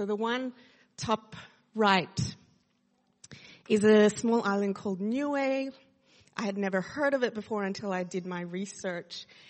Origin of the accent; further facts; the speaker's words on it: Sydney, New South Wales, Australia; You know, I am from Sydney originally, so I was born and raised in Sydney. I have a Filipino background. I don't understand Tagalog.